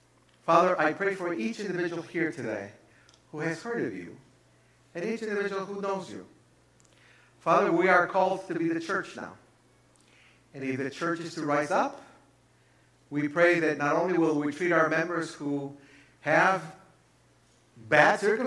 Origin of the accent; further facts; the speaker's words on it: Chicago, Illinois, United States; also born or lived in Guatemala; I was born in Guatemala, and I was brought to Chicago when I was very young.